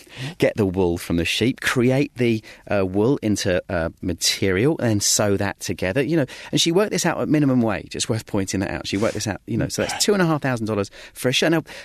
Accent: United Kingdom; So in the soccer world, being British.

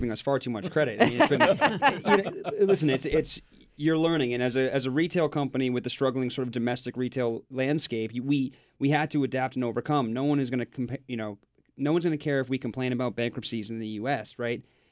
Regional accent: Maine, United States; So at our heart, we're three kids from Maine and our group from Maine that is building a business around the idea of sustainability and just doing things right.

